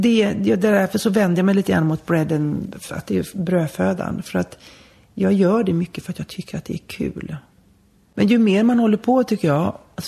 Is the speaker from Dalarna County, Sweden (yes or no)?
no; Gothenburg, Västra Götaland County, Sweden; Då bodde jag hemma som mamma och pappa ute på öarna. Och då kunde jag ta färjan och bussen och spårvagnen upp till avenyn hemma i Göteborg.